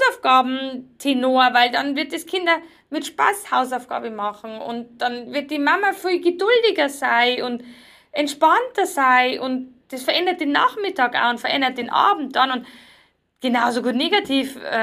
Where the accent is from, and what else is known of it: Bavaria, Germany